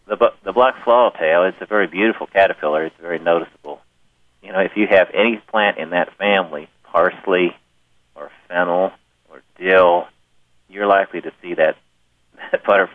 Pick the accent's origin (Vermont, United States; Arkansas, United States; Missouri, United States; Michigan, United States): Michigan, United States; now in Kingsport, United States; Well, I live right now in Kingsport, Tennessee, which is northeast Tennessee. But I grew up in Michigan, and I came out to Tennessee for the World's Fair that they had in Knoxville in 1982.